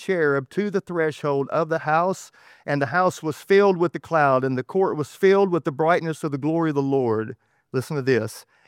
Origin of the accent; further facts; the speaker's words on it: Texas, United States; accent: Texas; This is me sharing with y'all how I have abused the English language a million times, my bad Texas accent notwithstanding.